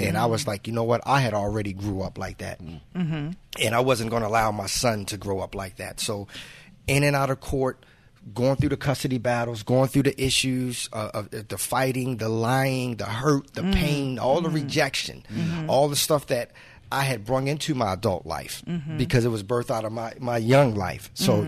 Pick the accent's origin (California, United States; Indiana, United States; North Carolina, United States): California, United States; San Jose; also born or lived in Baltimore; I'm originally from Baltimore, and then, you know, when I was about 12 years old, grew up in San Jose, California. But going back to Baltimore, mom had me.